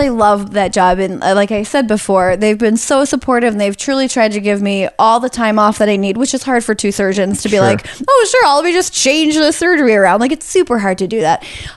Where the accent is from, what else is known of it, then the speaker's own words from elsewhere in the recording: New York, United States; Went back home to my hometown of near Buffalo